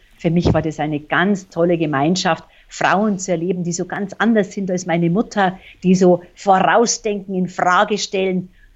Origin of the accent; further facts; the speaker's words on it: Bavaria, Germany; accent: Bavarian; Oh, ich komme ja aus Bayern, hört man an meiner Stimme und an meiner Sprache.